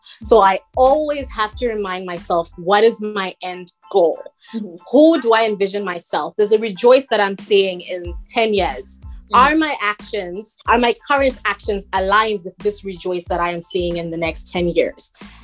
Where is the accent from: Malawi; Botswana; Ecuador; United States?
Malawi; now in United Kingdom; I'm from Malawi. I'm currently in the UK.